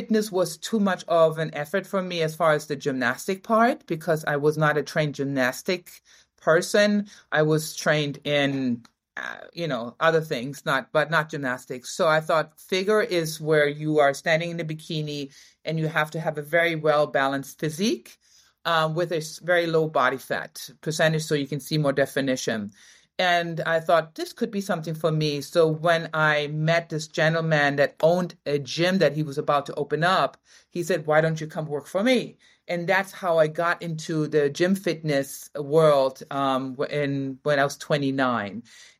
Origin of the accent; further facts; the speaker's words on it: Berlin, Germany; English is a second language; I was raised and born in Germany, Berlin.